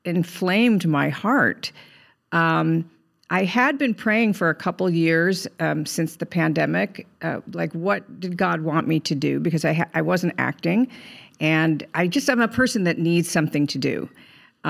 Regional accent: Cleveland, Ohio, United States; also born or lived in New York; now in Los Angeles, United States; At Cleveland, Ohio.

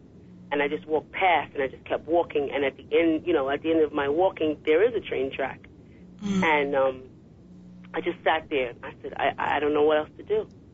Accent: Alabama, United States; No, I'm from Alabama, but I've gotten some of that New Yorker in me.

